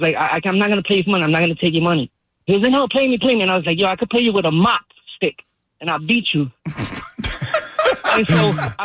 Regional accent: New York, United States; I'm a teacher from New York

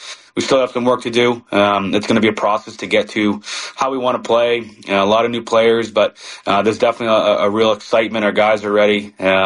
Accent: Boston, Massachusetts, United States; I think growing up in the Boston area, everyone's diehard Red Sox, diehard Patriots

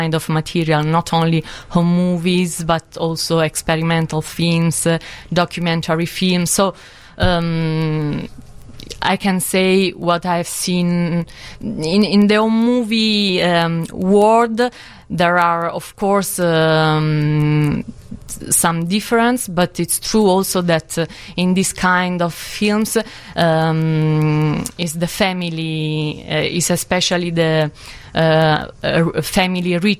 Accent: Rome, Lazio, Italy; English is a second language; I'm from Rome, but I live between Bologna and Milano

